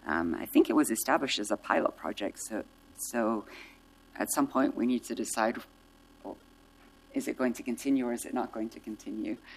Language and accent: English; Leeds, Yorkshire and the Humber, United Kingdom; come to my hometown of Leeds in Yorkshire, England